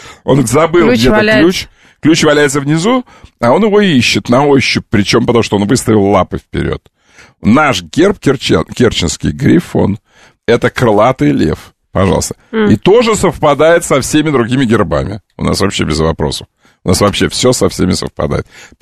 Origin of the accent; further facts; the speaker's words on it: Kerch, Crimea, Ukraine; зная, что я из Керчи.